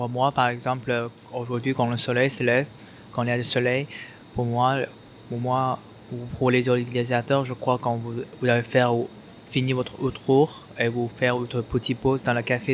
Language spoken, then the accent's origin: French; China; now in Paris, France; Je suis chinois, mais maintenant j'habite à Paris, pour l'étude d'architecture.